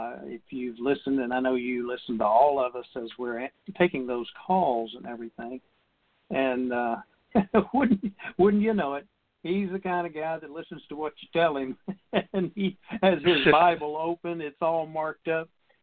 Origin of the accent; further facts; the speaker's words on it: Houston, Texas, United States; But I am born and raised in Houston, Texas, where I think the mean temperature year-round is about 110, right?